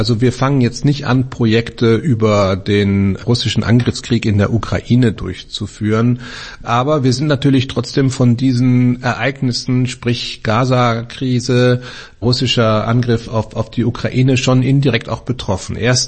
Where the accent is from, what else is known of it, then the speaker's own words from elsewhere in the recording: Germany; now in Austria; gerade als Deutscher auch in Österreich aufpassen